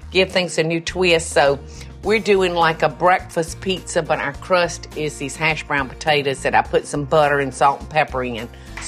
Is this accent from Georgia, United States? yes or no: yes; Albany, Georgia, United States; So anyway, Don grew up in Lakeland, Florida, and of course I grew up in Albany, Georgia.